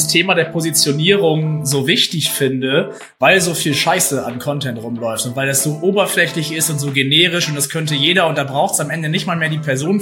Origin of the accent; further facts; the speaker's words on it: Lower Saxony, Germany; ich komme aus dem Oldenburger Münsterland, also ich wohne relativ genau zwischen Oldenburg und Osnabrück